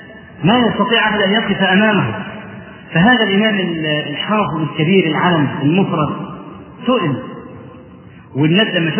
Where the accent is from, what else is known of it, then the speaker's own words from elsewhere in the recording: Egypt; عندنا في مصر